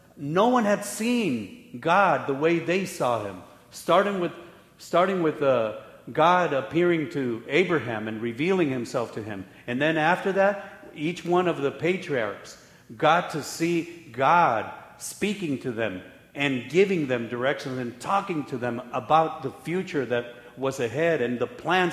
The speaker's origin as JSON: {"language": "English", "country": "Mexico", "said": "So I'm from Mexico. I love both countries."}